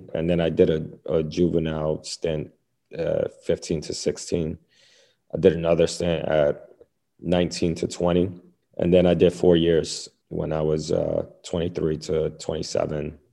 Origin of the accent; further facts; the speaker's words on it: New York, United States; I was born and raised in the same neighborhood I am right now, in the Lower East Side of Manhattan. It's super gentrified now.